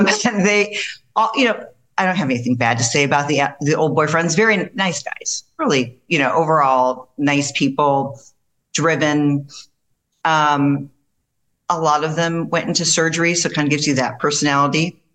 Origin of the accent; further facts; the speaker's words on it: St. Louis, Missouri, United States; Okay. So basically I grew up in St. Louis. I have an older brother.